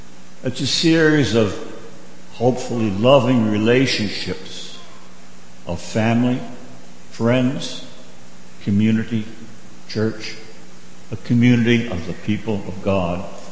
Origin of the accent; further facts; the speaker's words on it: New Jersey, United States; My hometown, where I grew up, was a lively blue-collar town in New Jersey.